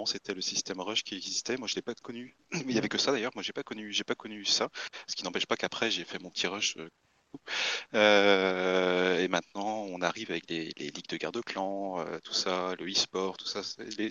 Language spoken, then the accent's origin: French; Paris, Île-de-France, France; je suis un Parisien, enfin j'habite en banlieue parisienne, j'ai 30 ans.